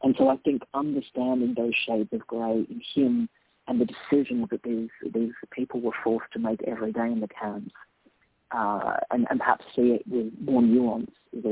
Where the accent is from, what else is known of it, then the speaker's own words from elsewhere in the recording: Australia; I'm Australian. I started out my career in Australia